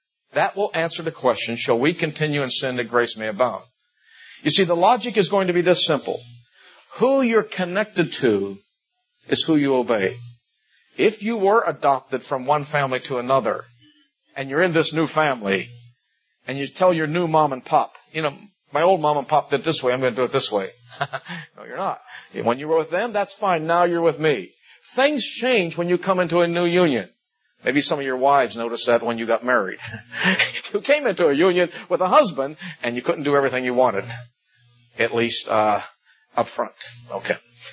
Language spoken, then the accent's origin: English; Rochester, New York, United States; As you know, I come from Rochester, New York. We have two famous companies there.